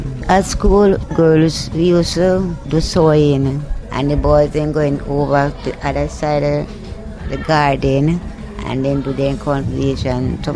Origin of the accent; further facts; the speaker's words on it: Saint Elizabeth, Jamaica; I'm from the Parish of St. Elizabeth. … I am 77 years old.